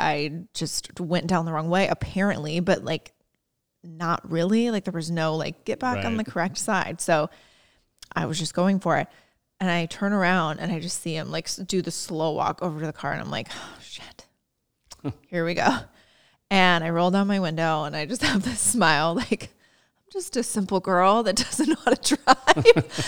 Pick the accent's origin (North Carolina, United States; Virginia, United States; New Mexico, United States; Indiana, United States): Indiana, United States; I'm like, we're really not that far away from home, mom. We're 6 hours from Indiana.